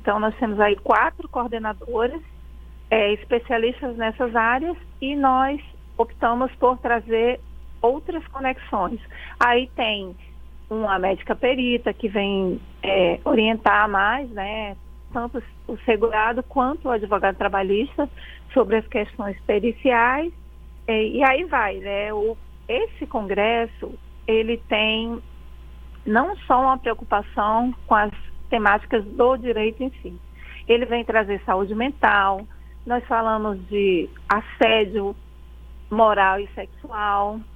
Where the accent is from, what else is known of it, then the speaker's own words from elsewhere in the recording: Acre, Brazil; now in Brasília, Brazil; Eu sou do Acre, mas também estou morando em Brasília